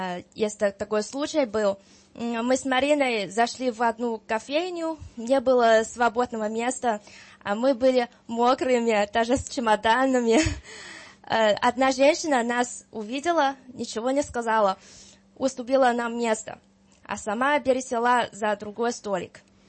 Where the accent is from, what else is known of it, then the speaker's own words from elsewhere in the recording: China; Russian is a second language; now in Serbia; Вот так говорят по Сербии, я из Китая, я из Гина. И они улыбаются и радуют, что одна китаянка так интересуется сербской культурой. И, конечно, немножко удивились, что я говорю по-русски.